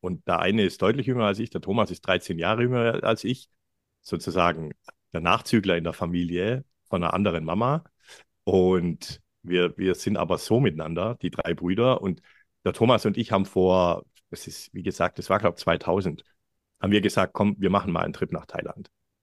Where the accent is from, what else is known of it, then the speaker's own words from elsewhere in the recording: Giengen an der Brenz, Baden-Württemberg, Germany; ich komme nicht aus München, ich komme aus einer schwäbischen Kleinstadt, da wo die Steiftiere herkommen, Knopf im Ohr, aus Gingen an der Brenz.